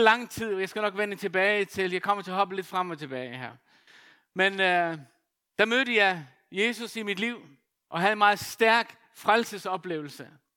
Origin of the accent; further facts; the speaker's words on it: Faroe Islands; min egen baggrund, det jeg kommer fra, altså født og opvokset på Færøerne